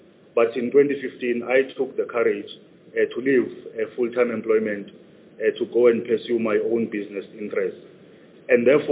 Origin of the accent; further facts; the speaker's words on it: Butterworth, Eastern Cape, South Africa; born and bred in Butterworth in the Eastern Cape, in a small village called Jotwen.